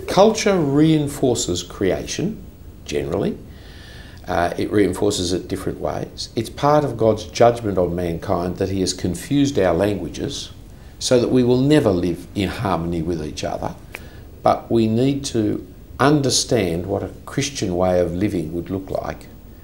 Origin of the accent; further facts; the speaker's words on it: Australia; I'm not embarrassed about being an Australian. I'm very glad under God I am an Australian.